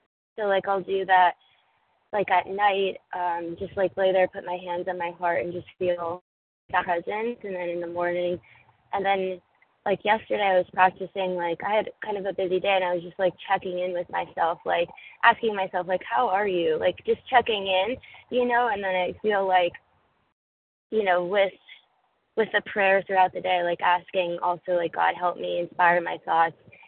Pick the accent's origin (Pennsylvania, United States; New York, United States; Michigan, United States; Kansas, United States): Pennsylvania, United States; I am from Pennsylvania, but I'm in California.